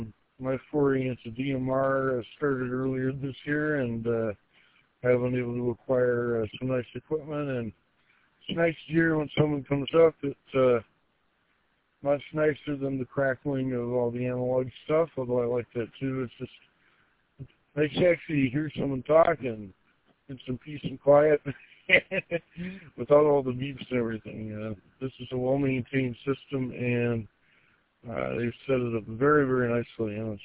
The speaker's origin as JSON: {"language": "English", "town": "Indian River", "country": "United States", "said": "I am from Indian River."}